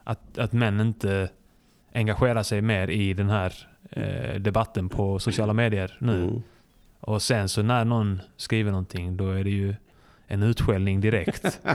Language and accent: Swedish; Reykjavik, Capital Region, Iceland; jag är från Reykjavik, och det är så långt norrut.